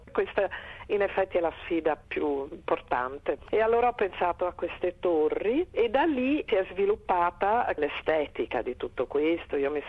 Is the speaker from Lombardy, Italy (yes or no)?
no; Ferrara, Emilia-Romagna, Italy; also born or lived in Rome; io sono anche di Ferrara, sono mezza ferrarese, mezza romana. Allora ho attinto alla mia città d'origine, che è la più bella città rinascimentale d'Italia, Ferrara, nel nord.